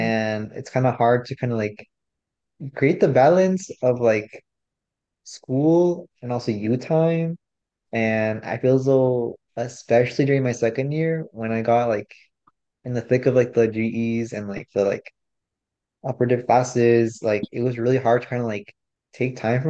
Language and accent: English; San Rafael, California, United States; And my hometown, okay, it's in the Bay, and it's like 15 minutes away from SF, and it's called San Rafael, and that's where I live.